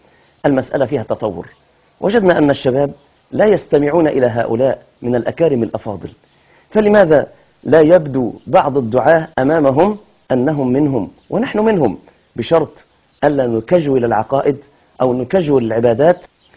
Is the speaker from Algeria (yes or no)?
no; Egypt; كالقميص اللي بنسميه جلباب عندنا في مصر